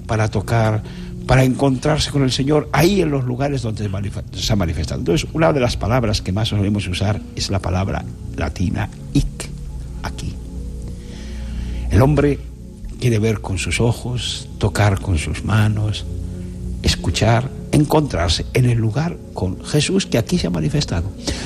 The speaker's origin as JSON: {"language": "Spanish", "town": "Cevico Navero", "region": "Castile and León", "country": "Spain", "said": "yo soy de Cevico Navero y no voy de vacaciones todos los años, voy cada dos años, pero te puedo decir que cuando llego a mi pueblo me emociono"}